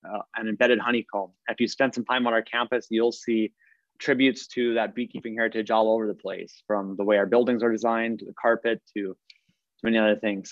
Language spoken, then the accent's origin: English; North Dakota, United States; I'm from North Dakota originally